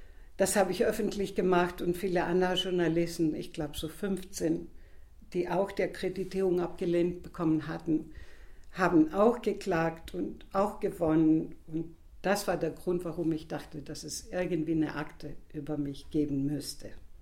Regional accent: Greece; now in Hamburg, Germany; Ich bin Griechin und lebe in Hamburg seit 30 Jahren und hatte nie gedacht, mich einbürgern zu lassen.

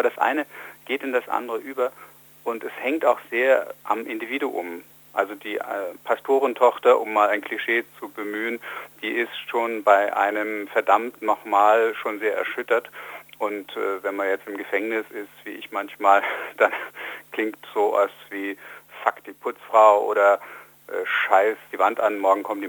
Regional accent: Bamberg, Bavaria, Germany; ich komme aus Bamberg

